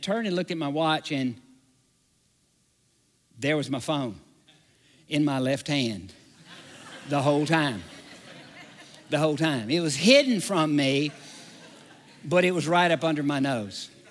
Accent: the South, United States; I grew up in the South, and everybody in the South goes to church.

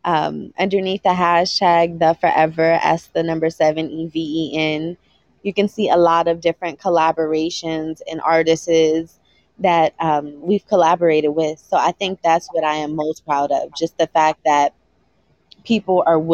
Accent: Pasadena, California, United States; Yes, I am from Pasadena, California. Born and raised.

